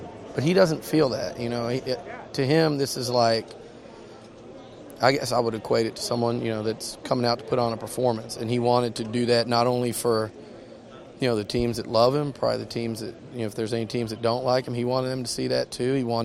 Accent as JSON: {"language": "English", "town": "Houston", "region": "Texas", "country": "United States", "tie": "born or raised there", "said": "You know, I grew up in Houston. I'm a Texans fan, so full disclosure."}